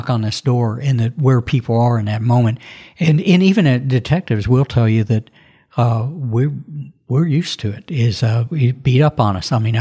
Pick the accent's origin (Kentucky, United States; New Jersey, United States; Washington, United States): Kentucky, United States; Louisville; And growing up in Louisville, and I actually boated on the Ohio River for years